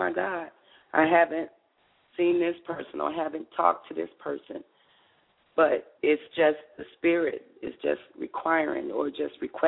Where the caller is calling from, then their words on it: Chicago, Illinois, United States; I'm calling from Chicago.